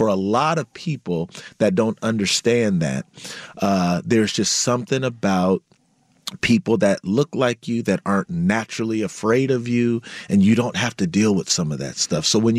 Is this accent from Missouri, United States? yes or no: no; Louisiana, United States; also born or lived in Texas, United States; Where can I get soul food like my mom cooked when I grew up in Louisiana and Texas?